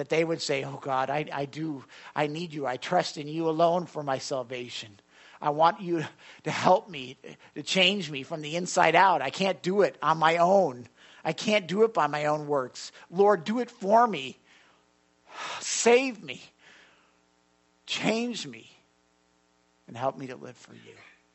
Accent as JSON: {"language": "English", "town": "Chicago", "region": "Illinois", "country": "United States", "said": "I'm a Southsider from Chicago, but I like the White Sox and the Cubs."}